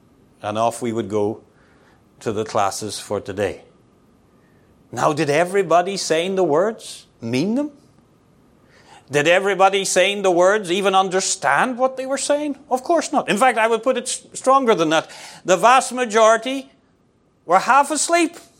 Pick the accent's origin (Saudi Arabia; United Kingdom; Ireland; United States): Ireland; When I was a boy growing up in Ireland